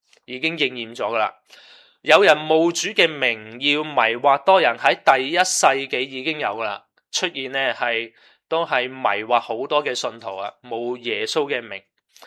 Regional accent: Hong Kong; 系对我哋香港人嚟讲咧，系好唔容易啊，因为我哋未香港都冇地震咧

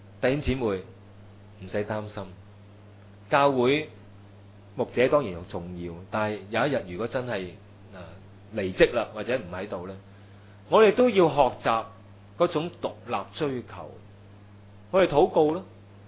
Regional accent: China; 咁我哋中国人有句说话嗬，养不教父之过

